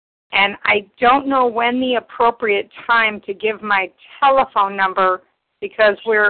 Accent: Ohio, United States; My first initial is J, and I'm from Ohio.

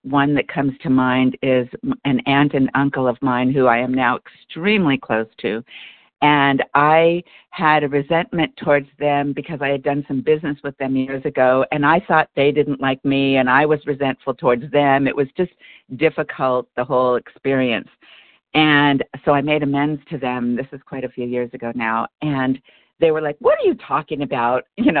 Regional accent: Los Angeles, California, United States; now in Portland, United States; I live in Portland, Oregon now, but I'm from Los Angeles, and I'm going down there tomorrow

